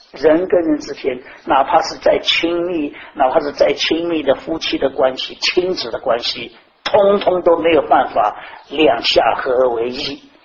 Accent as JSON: {"language": "Chinese", "country": "China", "said": "我是个中国人，举来讲，我的想法都是中国式的，"}